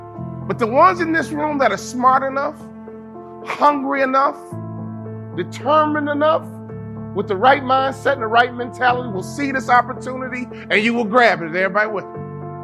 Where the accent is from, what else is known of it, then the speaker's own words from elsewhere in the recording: Chicago, Illinois, United States; I'm from Chicago.